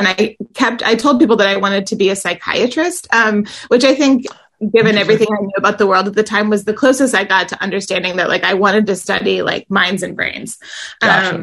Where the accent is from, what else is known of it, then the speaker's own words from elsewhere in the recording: Kansas, United States; I grew up actually in Kansas, where I am now.